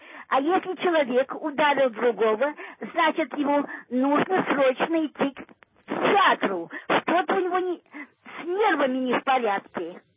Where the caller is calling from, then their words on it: Moscow, Russia; Город Москва.